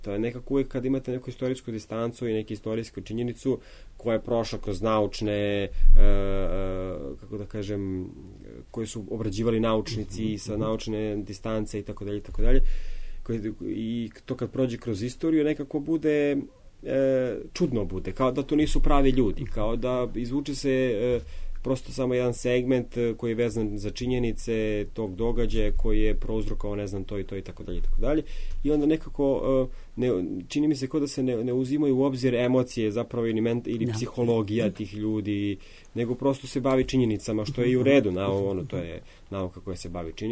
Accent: Serbia; ja sam Srbin

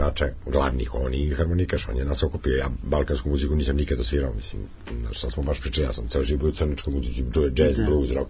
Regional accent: Serbia; i ja sam iz Srbije.

